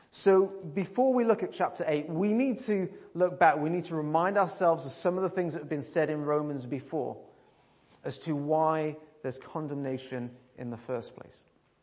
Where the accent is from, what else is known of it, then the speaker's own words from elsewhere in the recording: United Kingdom; Now, of course, we're British, so we don't show this.